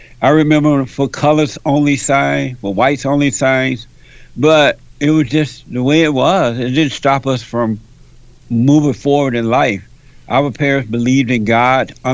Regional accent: Montgomery, Alabama, United States; I grew up in Alabama on a plantation right outside of Montgomery, Alabama. And my parents and their parents and their parents and their parents worked the plantation.

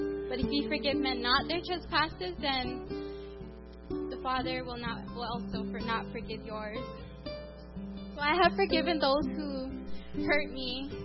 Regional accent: Haiku, Hawaii, United States; I'm from Haiku, Maui.

